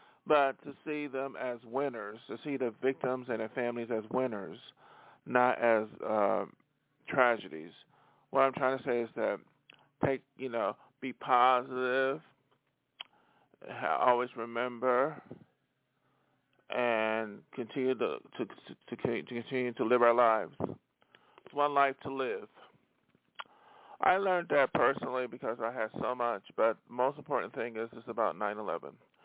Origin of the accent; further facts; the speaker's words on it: Buffalo, New York, United States; Yeah, I'm from Buffalo, and I was there.